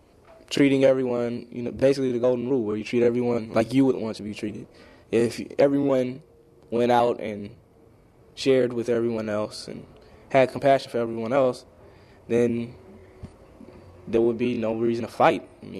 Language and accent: English; Pasadena, California, United States; I'm 17 years old and I'm from Pasadena, California.